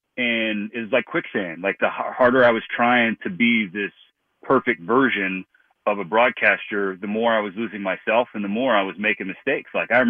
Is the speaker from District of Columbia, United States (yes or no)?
no; Long Beach, California, United States; You know, I was born in Long Beach and grew up south of LA.